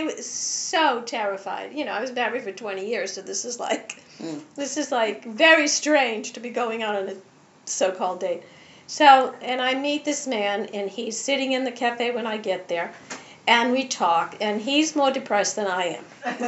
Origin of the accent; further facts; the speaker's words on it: New England, United States; because, you know, I'm from New England, and we have manners, and you don't do that to people.